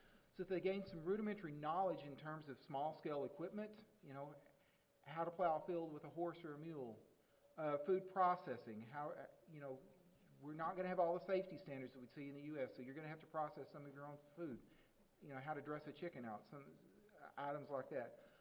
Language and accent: English; Texas, United States; And being a Texan, I kind of looked around and said, you know, is there any way I can get this back to Texas?